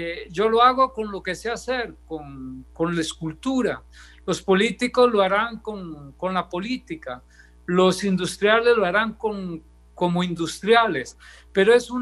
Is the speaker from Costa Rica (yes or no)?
yes; Costa Rica; soluciones que formen parte de lo que somos nosotros como costarricenses.